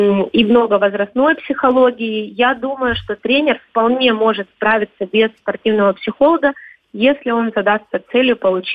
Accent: Armavir, Krasnodar Krai, Russia; born there; я родилась в Армавире, и все-таки больше в таком этносе, более кавказском, да, чем кубанском

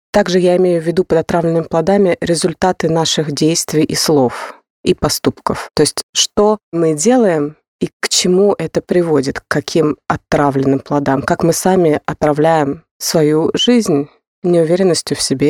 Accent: Moscow, Russia; я выросла в Москве

